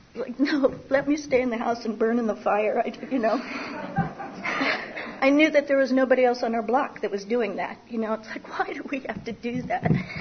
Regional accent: Pennsylvania, United States; born there; I was born in Pennsylvania. I'm one of six children.

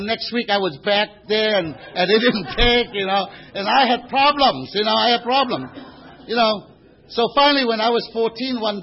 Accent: Macau; English is a second language; now in United States; I have to tell you that I'm not really from Santa Rosa or Santa Ana. I am really from China. I was born in this place called Macau, which is about 30 miles east of Hong Kong, and today it's part of China.

